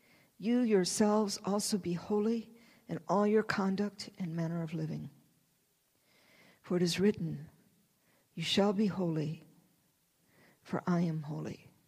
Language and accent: English; Michigan, United States; I was born and raised in Michigan, and I know sometimes in the heart of the winter when we would have rain, then snow